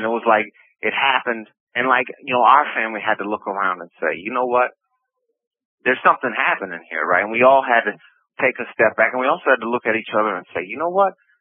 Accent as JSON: {"language": "English", "town": "Minneapolis", "region": "Minnesota", "country": "United States", "tie": "born or raised there", "said": "I grew up in South Minneapolis, just several blocks from really where the George Floyd murder happened. I grew up on 35th and 12th Avenue, which is really a few blocks away."}